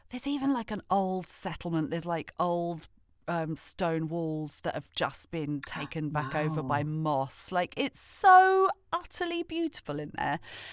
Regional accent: Wales, United Kingdom; growing up in Wales, we were always in the fields and always in the woods

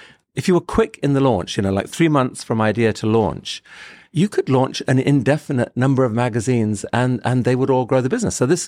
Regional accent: Pakistan; also born or lived in India / Afghanistan / United Kingdom; I was born in Pakistan, missionary parents, grew up early years, Pakistan, India, Afghanistan, went to a global school with kids from 30 countries, loved it. But eventually, a few years later, ended up in UK as a journalist

